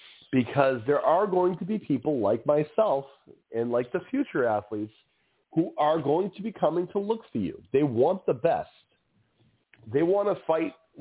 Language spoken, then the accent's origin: English; Northeast, United States; You meet people who come from all over the place, all over the region. I'm from the Northeast.